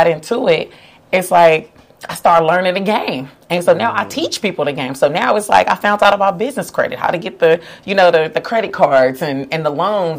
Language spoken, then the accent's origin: English; Oakland, California, United States; now in Los Angeles, United States; So in addition to, you know, my hometown, Oakland, I got the people in San Francisco.